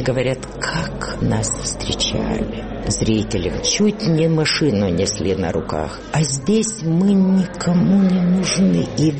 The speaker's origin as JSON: {"language": "Russian", "region": "Moscow", "country": "Russia", "tie": "born there", "said": "В Москве, где я родилась, на Трифоновке, где мама и папа учились на актера."}